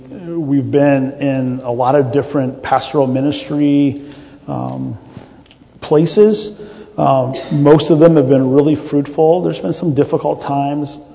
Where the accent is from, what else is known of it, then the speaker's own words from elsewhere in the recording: Indiana, United States; My wife and I have been married for 20 years, and I grew up in Indiana.